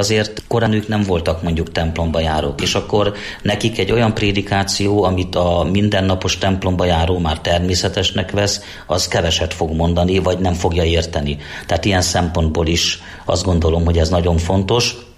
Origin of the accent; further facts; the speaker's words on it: Sárospatak, Borsod-Abaúj-Zemplén, Hungary; Gyerekkoromban Sárospatakon